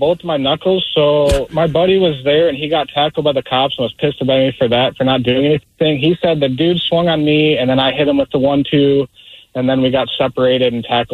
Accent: Michigan, United States; it was Michigan State, and we're from Michigan, so we're like, well, we actually like this team.

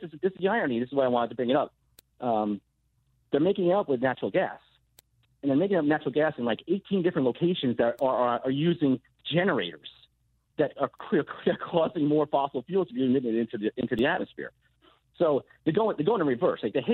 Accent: New York City, New York, United States; because I'm really from New York City. I grew up in New York City

